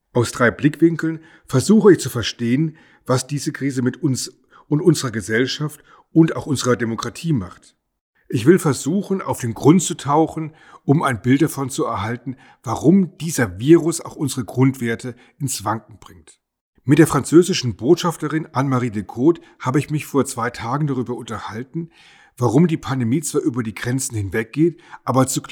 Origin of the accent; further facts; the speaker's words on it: Baden-Württemberg, Germany; Ich komme aus der Nähe von Heidelberg